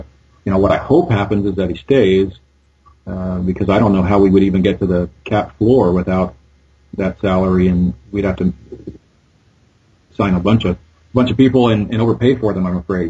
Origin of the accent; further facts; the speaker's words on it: United States; It's not as easy an answer as you might expect, being an American, because ours is a lovely anthem.